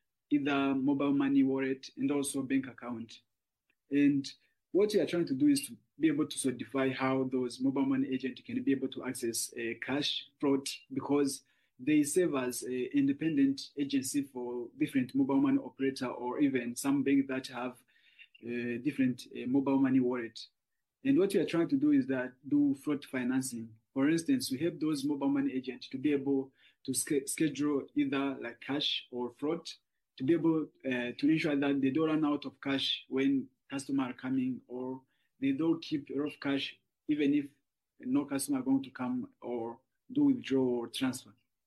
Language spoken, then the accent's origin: English; Burundi; I am from Burundi